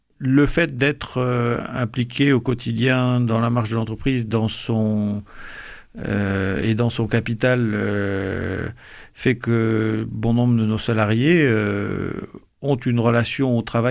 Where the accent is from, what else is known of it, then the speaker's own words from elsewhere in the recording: Toulouse, Occitanie, France; Je suis toulousain d'origine, c'est un peu un retour au pays